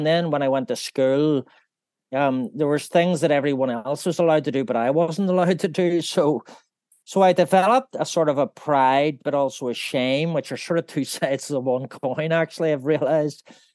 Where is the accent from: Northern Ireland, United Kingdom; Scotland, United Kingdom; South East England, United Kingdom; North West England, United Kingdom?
Northern Ireland, United Kingdom; Belfast; I'm from Belfast in Northern Ireland, and I was born an increasing number of years ago. It's getting scary. But yeah, I grew up in a family of five, right when the troubles were kicking off